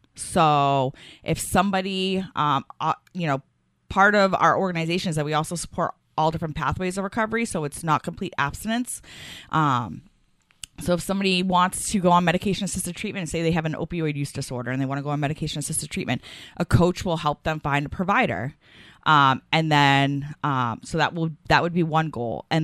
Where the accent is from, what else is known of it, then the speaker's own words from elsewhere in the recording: Milford, United States; I grew up in Milford.